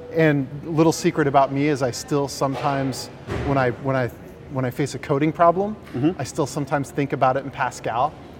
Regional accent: California, United States; I come from the Bay Area, so I spent all my early years and then also my university and early work years in the Valley.

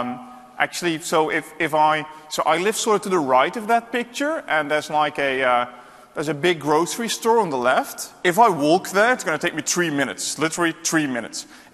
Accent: Netherlands; English is a second language; I'm from the Netherlands. I live in Houten, which is close to Utrecht, the middle of the Netherlands.

